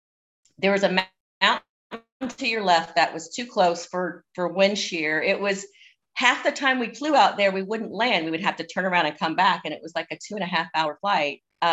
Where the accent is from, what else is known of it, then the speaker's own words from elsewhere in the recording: the South, United States; I grew up in the South, in the Bible Belt.